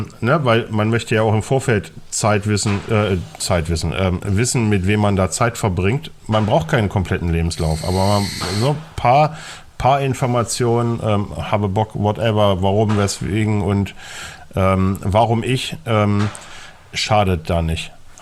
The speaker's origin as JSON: {"language": "German", "region": "East Germany", "country": "Germany", "said": "ich bin Ossi."}